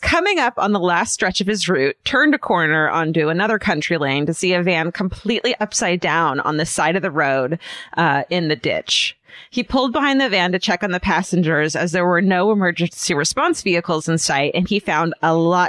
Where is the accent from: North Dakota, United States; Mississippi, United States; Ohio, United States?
Ohio, United States; Bloomdale; The year was 1996 in my hometown of Bloomdale, Ohio, population less than 600. I was 6 years old